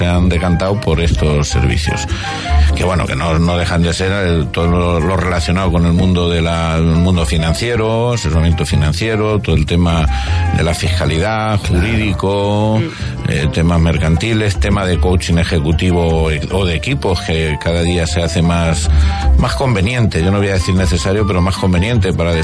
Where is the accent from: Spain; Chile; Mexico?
Spain; Ciudad Real, Castilla-La Mancha; Yo soy de Ciudad Real y como los manchegos es lo que tenemos, que somos muy cercanos